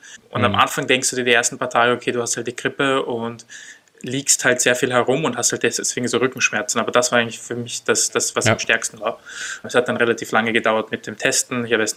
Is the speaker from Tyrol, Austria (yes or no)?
no; Vienna, Austria; ich war auf der Neurologie in einem Spital, was bei uns in Wien relativ viele Covid-Fälle hat.